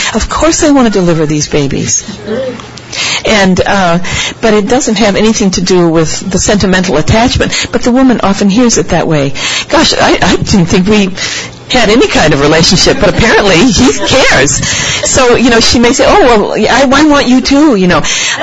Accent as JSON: {"language": "English", "town": "Seattle", "region": "Washington", "country": "United States", "said": "I'm from Seattle, Washington, and we have a huge fishing fleet."}